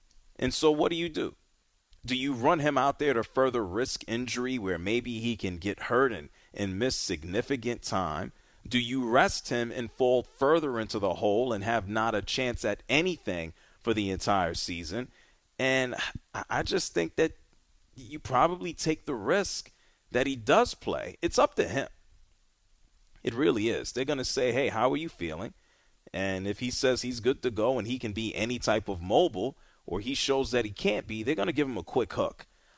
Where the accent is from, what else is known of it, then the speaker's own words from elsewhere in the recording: New York, United States; I'm from New York.